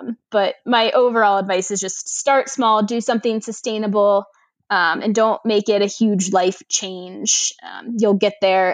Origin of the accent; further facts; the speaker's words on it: Florida, United States; I originally wanted to be a marine biologist when I was growing up because I grew up in Florida and I've been a scuba diver since I was 10.